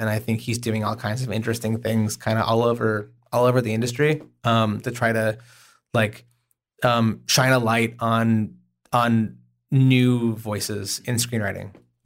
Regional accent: Oklahoma, United States; I am from Oklahoma.

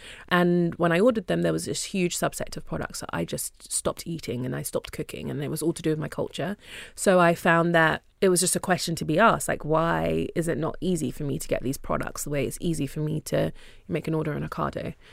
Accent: Nigeria; And of course, African, I'm Nigerian, so it was very helpful to start with something that you know.

